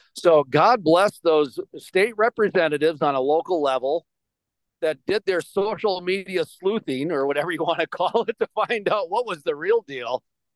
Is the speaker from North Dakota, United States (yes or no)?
yes; Fargo, North Dakota, United States; One thing that scares me is that I grew up in Fargo. Fargo was a test market.